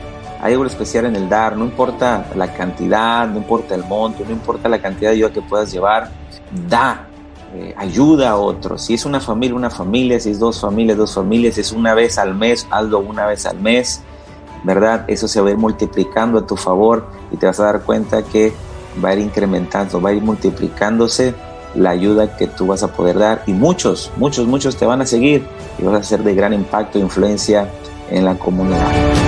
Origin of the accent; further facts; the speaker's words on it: Mexicali, Baja California, Mexico; tengo 40 años y soy de Mexicali, Baja California.